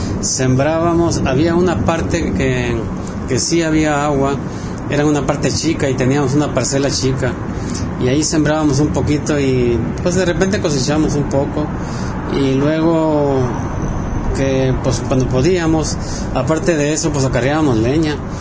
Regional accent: Bacadehuachi, Sonora, Mexico; born there; Yo nací en México, en Bacadehuachi, el pueblo se llama Bacadehuachi, Sonora. Está para el este de Hermosillo, cerca de la línea con Chihuahua.

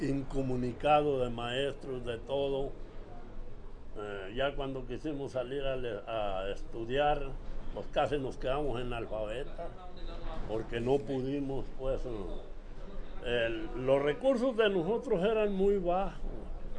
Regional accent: Palomas Canelas, Durango, Mexico; born there; Yo nací en Palomas Canelas, Durango.

